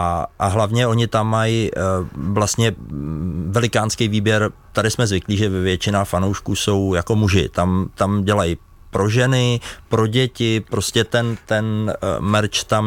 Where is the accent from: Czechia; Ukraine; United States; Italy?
Czechia; Vysočina Region; protože odsud pocházím z Pelhřimovska